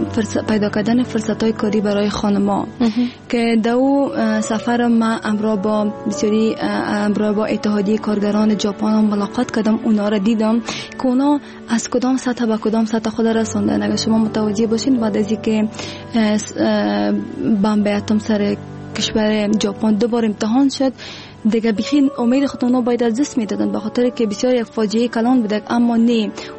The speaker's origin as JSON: {"language": "Persian", "country": "Afghanistan", "said": "و دوباره به افغانستان آمدم"}